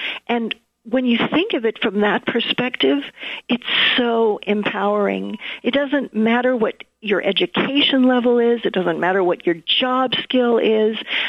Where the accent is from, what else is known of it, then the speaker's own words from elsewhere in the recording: Hollywood, California, United States; being a woman, growing up in Hollywood, it was just critically important to share women's worth.